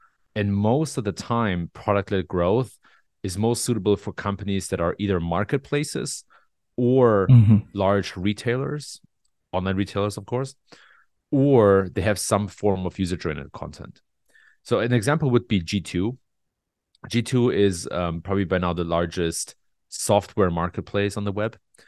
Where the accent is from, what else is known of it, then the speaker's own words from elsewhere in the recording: Germany; moved away as an adult; now in Michigan, United States; Grew up in Germany, moved to the US about 10 years ago. I'm a dual citizen. So my dad is American, mom is German.